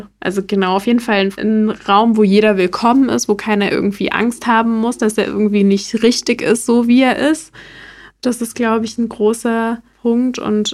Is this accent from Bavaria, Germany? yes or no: no; Ludwigshafen, Rhineland-Palatinate, Germany; accent: Palatine; Das ist ein Sänger aus meiner Heimatstadt Ludwigshafen und der macht Musik auf Dialekt, also auf Pfälzisch.